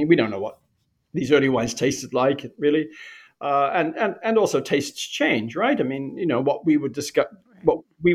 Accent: New Zealand; I grew up in New Zealand.

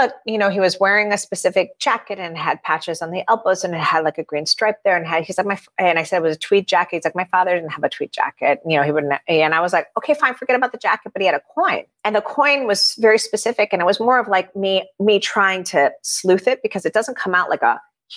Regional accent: Miami, Florida, United States; I grew up in Miami. So I'm like, oh, a warm beach.

